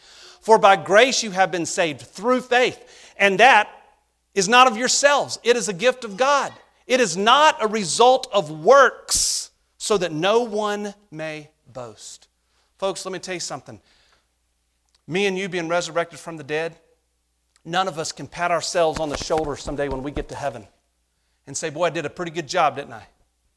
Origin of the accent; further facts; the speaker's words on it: North Carolina, United States; I'm from North Carolina. I'm from the Bible Belt. We have churches on every corner.